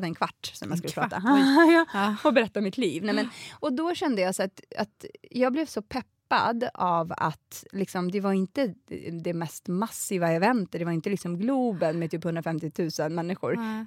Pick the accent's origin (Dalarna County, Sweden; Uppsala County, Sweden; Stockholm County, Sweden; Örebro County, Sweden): Stockholm County, Sweden; Alby; jag är ju uppvuxen i Alby som är en jätteliten förort. En jätteliten förort ska jag inte säga, men det är en förort i norra Botkyrka.